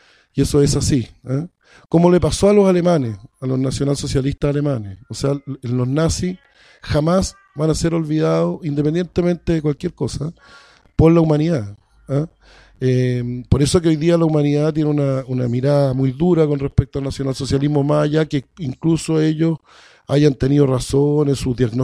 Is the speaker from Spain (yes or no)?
no; Chile; yo soy chileno, Entonces, porque ¿de dónde hablo yo? Yo hablo de, como chileno, pero mi abuelo era palestino islámico.